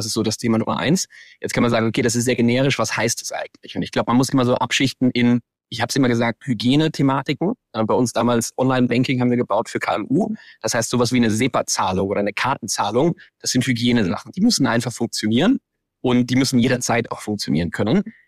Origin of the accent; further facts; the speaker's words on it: Rhineland-Palatinate, Germany; Ich bin im wunderschönen Hunsrück aufgewachsen in Rheinland-Pfalz